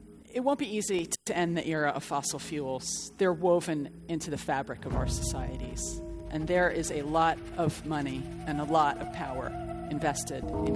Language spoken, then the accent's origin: English; New York, United States; moved away as an adult; now in London, United Kingdom; I've lived in London for more than 18 years. I came here from New York.